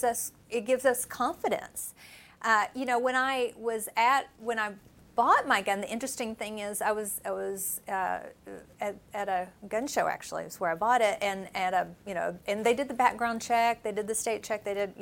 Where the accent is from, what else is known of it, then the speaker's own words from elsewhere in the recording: Appalachia, United States; And so, and by the way, I grew up in Appalachia. And so it wasn't odd to have firearms.